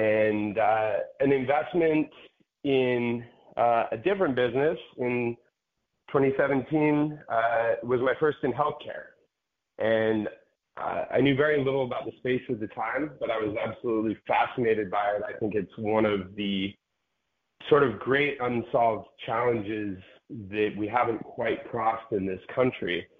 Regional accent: Salt Lake City, Utah, United States; My background, I grew up in Salt Lake City, Utah, and graduated from there and went off to college, attended University of Miami, 2002 to 2006.

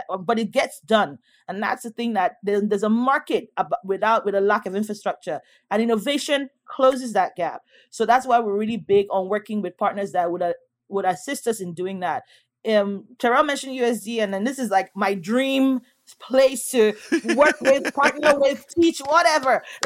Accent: Nigeria; also born or lived in England; And home for me, yes, is England, but it's also, I mean, I grew up in Nigeria, you know, for at least a quarter of my life.

